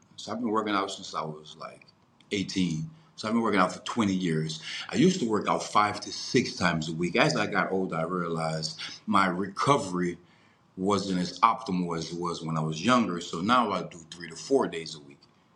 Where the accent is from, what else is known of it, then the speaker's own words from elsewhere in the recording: the South, United States; well, I'm from the South, so it's like in the South, Black people really don't really get that many good jobs.